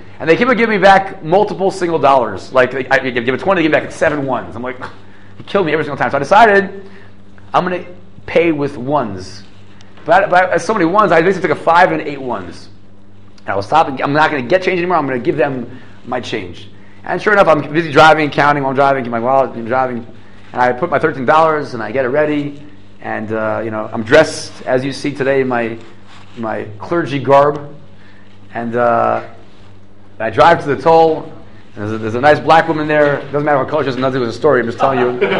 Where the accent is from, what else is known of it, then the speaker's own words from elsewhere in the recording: Silver Spring, Maryland, United States; I'm not from there. I'm from Silver Spring, Maryland, born and bred.